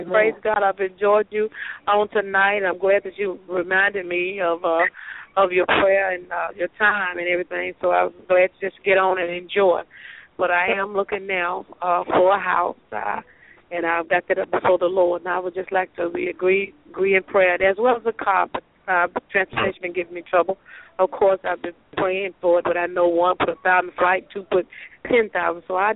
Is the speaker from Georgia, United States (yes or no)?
no; Mississippi, United States; I am from Mississippi, and I know you know who I am.